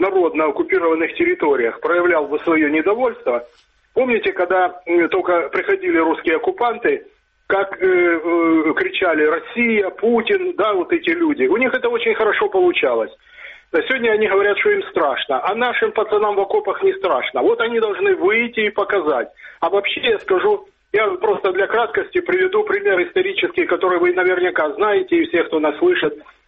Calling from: Dnipro, Dnipropetrovsk Oblast, Ukraine; город Днепр.

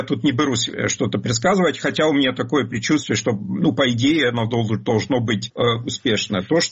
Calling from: Germany; я сейчас из Германии говорю

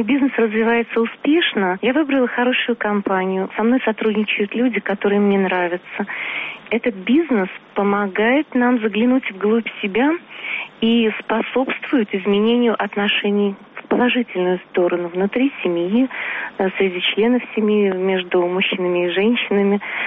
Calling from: Moscow Oblast, Russia; Я звоню вам из Подмосковья.

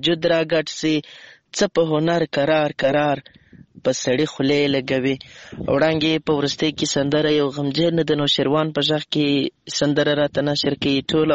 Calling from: Lashkar Gah, Helmand, Afghanistan; accent: Helmandi; یو ځل بیا خوشاله يم چې در سره ګډونوالې مجمع … هم له هلمند مرکز لشکرګاه شار پیغام درته پریږدم.

